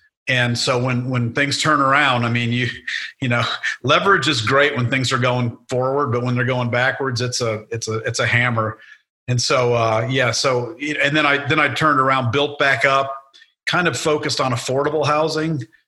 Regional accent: Baton Rouge, Louisiana, United States; accent: southern; also born or lived in Houston; I've lost my southern accent. I grew up in, we moved around a lot, but I lived in Houston for a while, and I lived in Baton Rouge for my grade school and then college years.

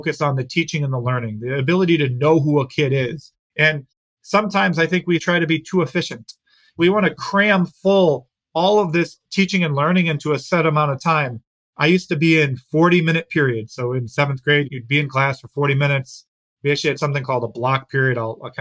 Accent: Chicago, Illinois, United States; I was always the Chicago Bears. I'm from the Chicago area.

